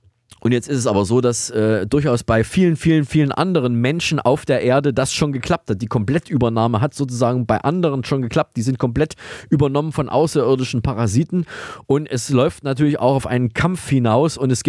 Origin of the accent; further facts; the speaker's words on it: Thuringia, Germany; aus Thüringen, aus meiner Heimat